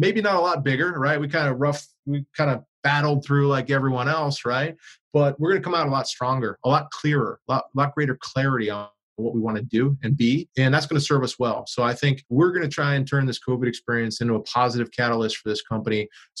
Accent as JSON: {"language": "English", "region": "Connecticut", "country": "United States", "lives_now": "Boston, United States", "said": "I'm originally from Connecticut, New York. I grew up a Giants fan."}